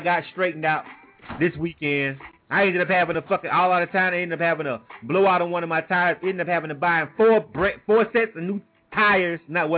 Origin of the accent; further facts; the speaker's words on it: Panama City, Florida, United States; Went out of town, back to my hometown. I'm from Panama City, Florida.